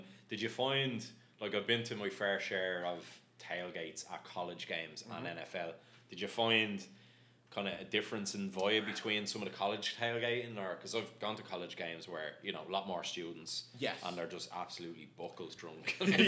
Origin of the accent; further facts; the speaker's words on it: Ireland; It's just being Irish.